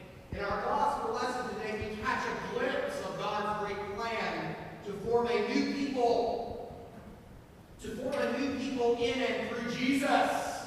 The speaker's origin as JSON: {"language": "English", "region": "Ohio", "country": "United States", "said": "And I know it's really it's that I'm American and I'm from Ohio, white, middle class suburban."}